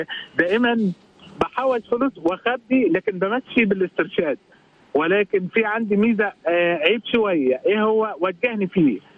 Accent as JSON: {"language": "Arabic", "country": "Egypt", "moved": "as an adult", "lives_now": "Morocco", "said": "انا لما جيت المغرب، جيت من مصر قفلت عيادتي وجيت وقعدت هنا واتجوزت هنا"}